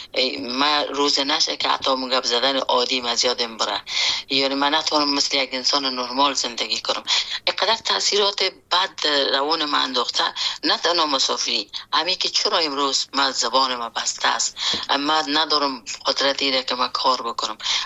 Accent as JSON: {"language": "Persian", "country": "Afghanistan", "tie": "born or raised there"}